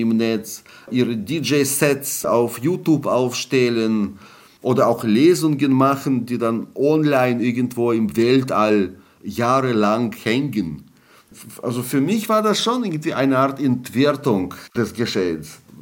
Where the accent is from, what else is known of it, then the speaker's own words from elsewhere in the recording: Russia; Und die ersten Nachrichten aus Russland waren natürlich wie immer, wie ich meine Heimat kenne, dann sehr optimistisch.